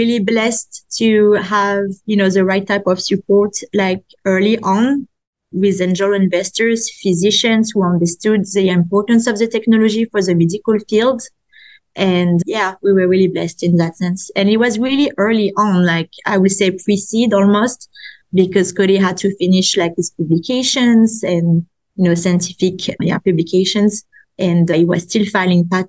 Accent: France; English is a second language; now in United States; I'm originally from France, color-coded to the United States.

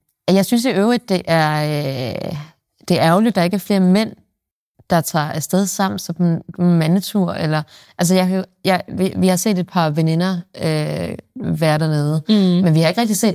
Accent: Jutland, Denmark; Jeg er fra Jylland.

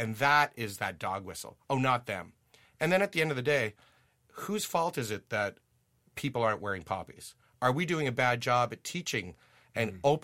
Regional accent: Ottawa, Ontario, Canada; also born or lived in Germany; I'm from Ottawa. I'm from Riverside Park. I was born in Germany. My dad was in the military.

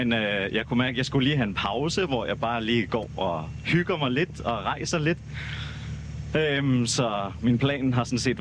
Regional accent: Copenhagen, Capital Region of Denmark, Denmark; Jeg er vokset op her i København, i Valby, og jeg har boet her det meste af mit liv. Har også studeret både i Frankrig og i Portugal.

